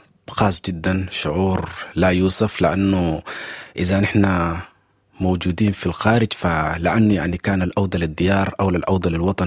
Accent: Sudan; وأنا كنت واحد من السودانيين اللي هو يعني مريت بكل حالة بتاعت المشاعر الذكرتية

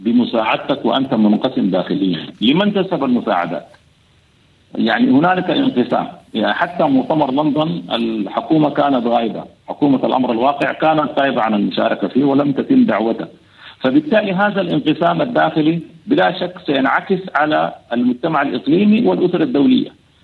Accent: Sudan; وأننا نتوحد كلنا كسودانيين حول هذا الوطن الجميل

